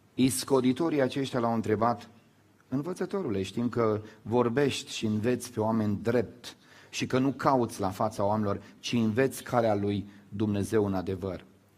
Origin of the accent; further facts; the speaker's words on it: Moldavia, Romania; now in Bucharest, Romania; Când am venit în București și am zis: vedeți că eu vin din Moldova